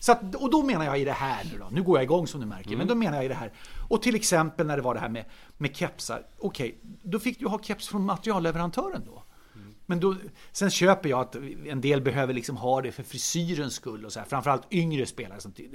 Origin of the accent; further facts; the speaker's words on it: Solna, Stockholm County, Sweden; now in Gustavsberg, Sweden; Men jag är ju född och uppvuxen i Solna, bodde mina 45 första levnadsår i Solna. Nu mer bor jag i Gustavsberg.